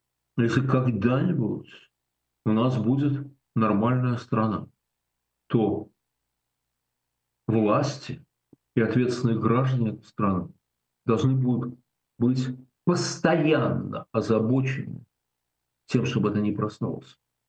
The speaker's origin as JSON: {"language": "Russian", "region": "Saint Petersburg", "country": "Russia", "tie": "born or raised there", "said": "Я в Питере вырос возле моего дома, я вырос на Невском"}